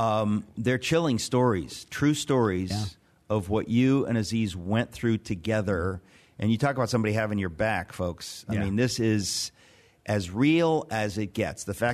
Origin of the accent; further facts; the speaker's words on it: United States; And I tell you, it makes me so mad as an American.